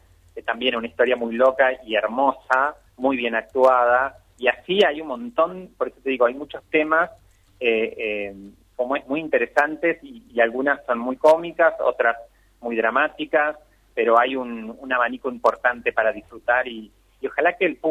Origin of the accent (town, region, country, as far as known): Argentina